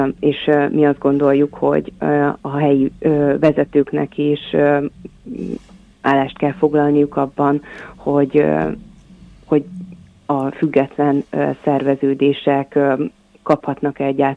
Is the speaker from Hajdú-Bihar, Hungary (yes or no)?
yes; Debrecen, Hajdú-Bihar, Hungary; amit én, mint debreceniként tapasztalok a városban